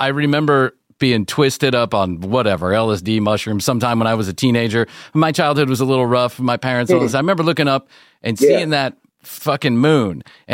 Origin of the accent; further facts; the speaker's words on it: Chicago, Illinois, United States; so many people that I knew growing up in Chicago who gave me also, I think, the great gift of storytelling.